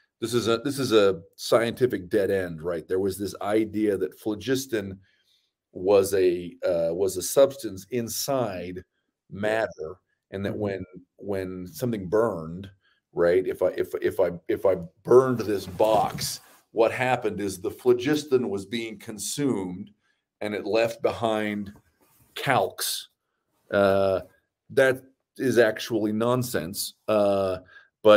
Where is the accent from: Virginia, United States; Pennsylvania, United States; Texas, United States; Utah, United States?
Utah, United States; I'm from Utah.